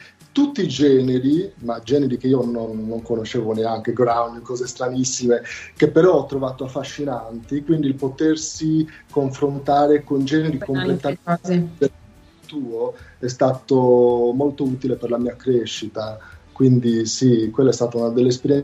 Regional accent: Sardinia, Italy; also born or lived in London; now in Rome, Italy; Sono sardo di origini, poi mi sono trasferito a Londra, sono stato più di 10 anni, ho studiato canto, ho iniziato le mie produzioni. Da tanti anni sto a Roma

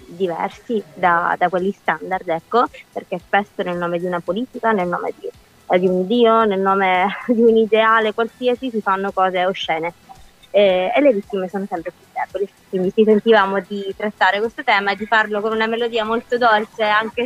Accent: Sicily, Italy; Noi da siciliane purtroppo viviamo ogni giorno il problema dell'immigrazione

